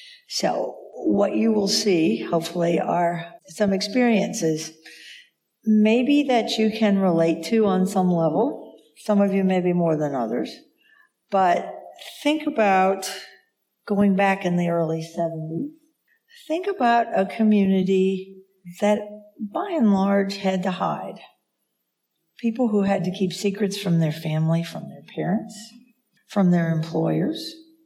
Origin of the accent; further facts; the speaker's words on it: Midwest, United States; because basically we're two dykes from the Midwest.